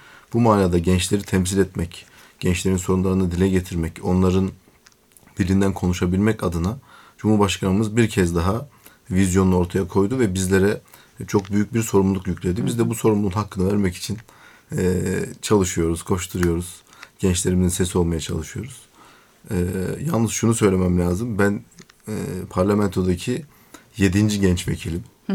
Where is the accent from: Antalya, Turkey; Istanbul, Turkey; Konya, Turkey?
Konya, Turkey; born there; Konya Milletvekiliyim. 1989 Konya doğumluyum.